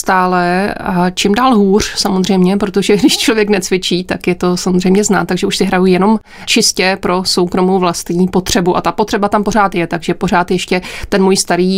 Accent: Strakonice, South Bohemian Region, Czechia; Já pocházím ze Strakonic a po základní škole jsem nastoupila na gymnázium v Písku.

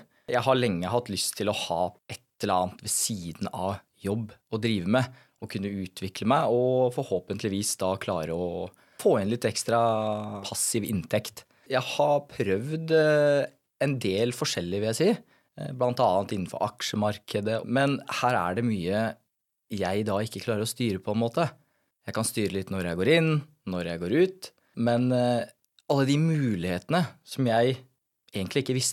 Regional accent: Porsgrunn, Telemark, Norway; now in Jessheim, Norway; Jeg 24 år. Født og oppvokst I Porsgrunn. For tiden så bor jeg på Jessheim.

